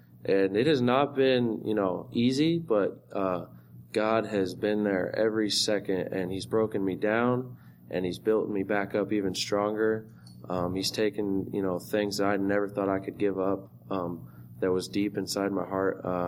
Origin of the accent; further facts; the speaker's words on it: Washington, United States; I grew up in Washington State.